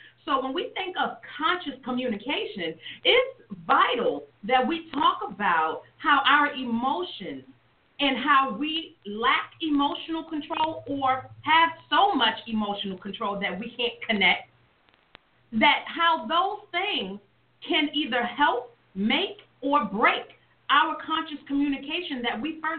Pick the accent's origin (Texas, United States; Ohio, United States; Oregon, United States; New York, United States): New York, United States; Brooklyn; now in Tennessee, United States; You know, I'm from Brooklyn, New York. I live in Tennessee.